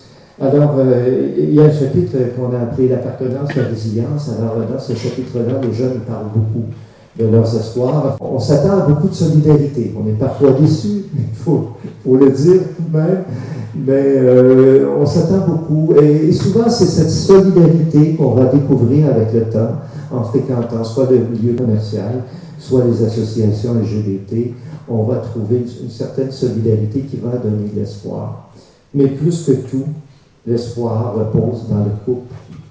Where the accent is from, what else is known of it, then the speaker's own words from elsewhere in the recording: Canada; Chez nous, au Canada, ça fait déjà presque 10 ans.